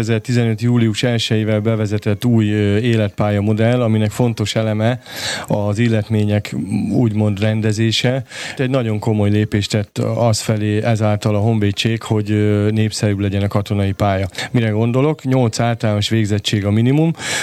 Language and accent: Hungarian; Somogy, Hungary; Én Somogy megyéből származom, és ott nagyon szép erdők vannak.